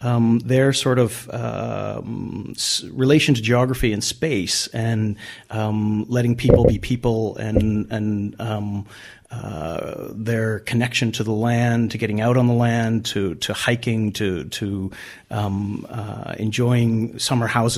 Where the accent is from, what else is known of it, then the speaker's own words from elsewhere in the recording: Canada; So as a Canadian, it feels very similar.